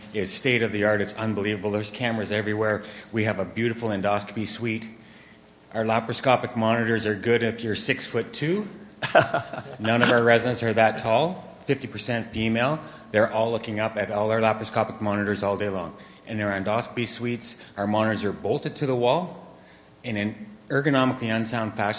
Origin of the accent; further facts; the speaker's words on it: London, Ontario, Canada; I'm from London, Ontario, Canada.